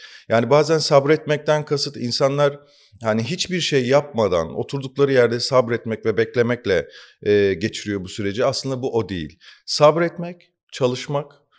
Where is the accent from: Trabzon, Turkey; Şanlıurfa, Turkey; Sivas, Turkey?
Sivas, Turkey; Ben Sivas'ta doğdum, büyüdüm. Orası işte metropol şehirlere göre çok fazla gelişmemiştir.